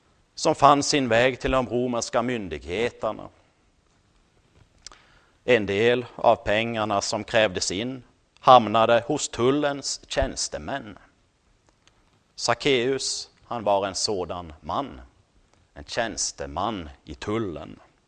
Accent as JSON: {"language": "Swedish", "country": "Norway", "second_language": "Swedish", "said": "där jag kommer från i Norge så liknar vi mer på Ukraina än på USA."}